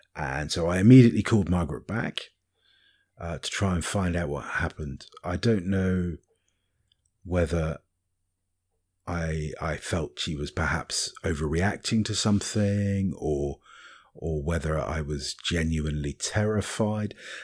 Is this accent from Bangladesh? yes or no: no; United Kingdom; now in Cyprus; And that takes us past a few of our neighbours, and being terribly British, we wish everybody a jolly day and hello, what ho